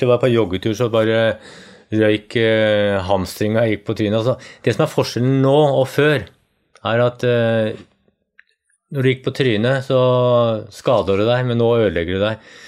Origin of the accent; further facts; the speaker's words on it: Oslo, Norway; Når jeg vokste opp, så var jeg på skauen hver eneste helg. Jeg vokste opp nede I Østmarka.